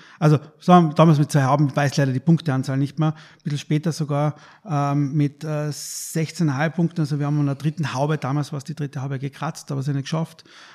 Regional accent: Carinthia, Austria; Also ursprünglich komme ich aus dem Journalismus, bin in Kärnten aufgewachsen

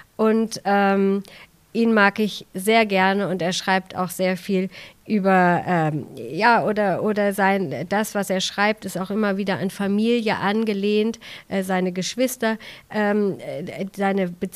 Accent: Hanover, Lower Saxony, Germany; in meiner Heimatstadt Hannover

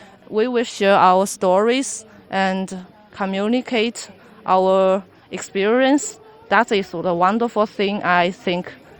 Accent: China; English is a second language; from China, and I ride 1200 GS in my hometown, but this time is another bike.

